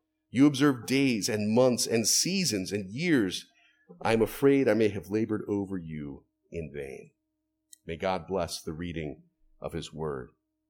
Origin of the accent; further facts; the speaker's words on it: United States; I think I share it to a degree simply because I'm an American.